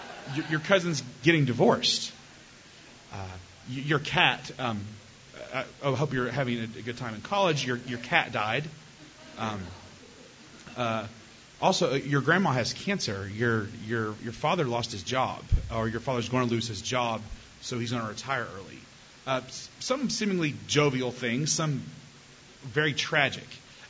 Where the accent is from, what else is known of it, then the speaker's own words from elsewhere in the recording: Tennessee, United States; I grew up in East Tennessee, and at that point I was 9 years old